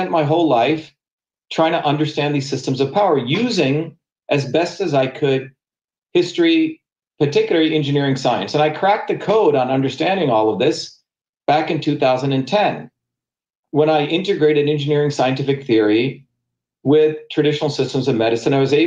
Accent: New Jersey, United States; my family's, my people, you want to call it, and where I grew up in New Jersey

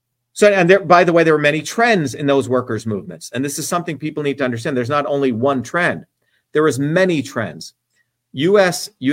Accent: Newark, New Jersey, United States; also born or lived in Paterson; a low caste Indian growing up in Patterson and Newark, and my friends were poor blacks, poor whites, and poor Hispanics.

